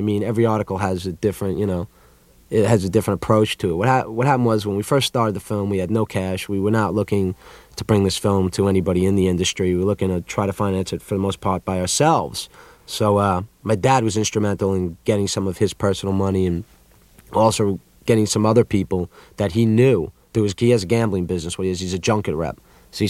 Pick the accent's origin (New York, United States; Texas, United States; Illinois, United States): New York, United States; Baldwin; also born or lived in Woodmere; Well, that's interesting because I grew up in Baldwin first, which is 20 minutes away from the Five Towns or something. And Baldwin is a much different town. I mean, it's much more of a working class town, you know. And then I moved to Woodmere